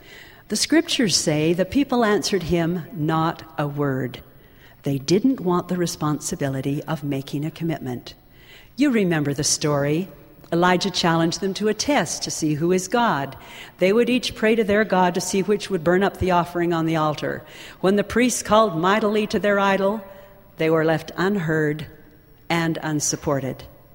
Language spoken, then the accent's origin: English; Alberta, Canada; Life was simpler years ago in my hometown on the Canadian prairie. Our phone number was one digit, 3. We had one black and white movie that came from the larger town of Cardston every Thursday night.